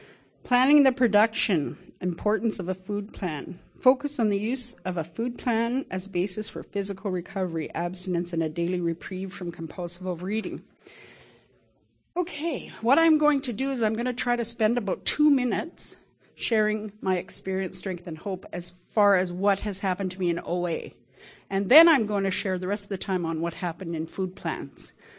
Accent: Kelowna, British Columbia, Canada; from Kelowna, British Columbia. It's great to see you all here.

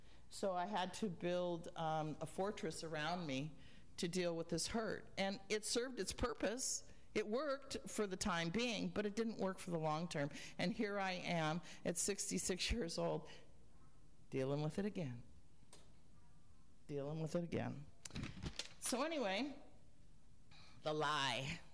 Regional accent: Spokane, Washington, United States; And as I'm from Spokane, so I was driving here this morning with a friend of mine

